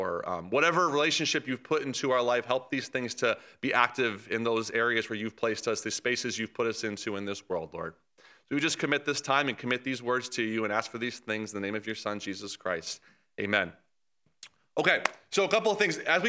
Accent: Tampa, Florida, United States; When I grew up in Tampa, Florida. That's where I grew up.

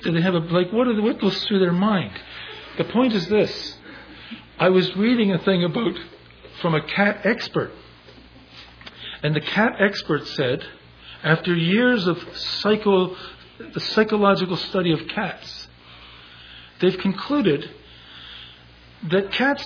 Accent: Toronto, Ontario, Canada; My parents were separated when I was 3 months old. I was raised in Toronto by my mother, though my father was alive until I was 13.

